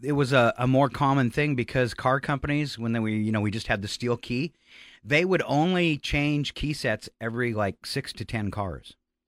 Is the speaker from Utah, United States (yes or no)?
no; North Dakota, United States; because, you know, we grew up in North Dakota, small town for those who don't know.